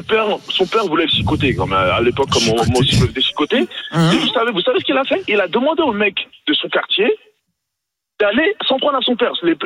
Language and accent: French; Nigeria; now in France; je venais d'arriver en France, déjà arrivé au Nigeria, parce que moi je suis originaire du Nigeria.